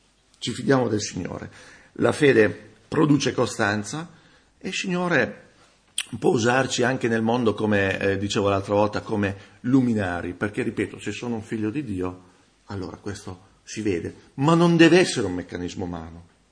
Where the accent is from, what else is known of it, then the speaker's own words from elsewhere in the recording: San Giovanni Rotondo, Apulia, Italy; Io ho conosciuto dei credenti giù nel mio paese natale, San Giovanni Rotondo. Ero piccolo